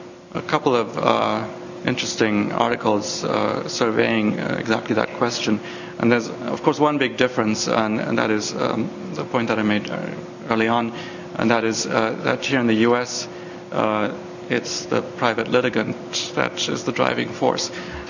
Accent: Germany; English is a second language; in Germany, my home country

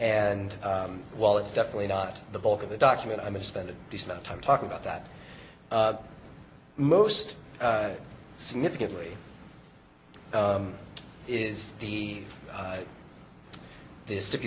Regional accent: Louisville, Kentucky, United States; I'm thinking my hometown paper, I know the Louisville Courier Journal posts municipal salaries on the website.

